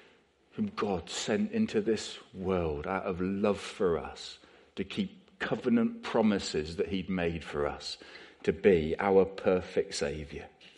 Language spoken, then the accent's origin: English; Bradford-on-Avon, South West England, United Kingdom; I used to know a man when I was growing up in Bradford-on-Avon.